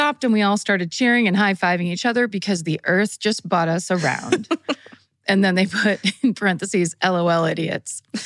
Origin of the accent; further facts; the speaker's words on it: Sitka, Alaska, United States; There's a little dive bar in my hometown, Sitka, Alaska, called the Pioneer Bar.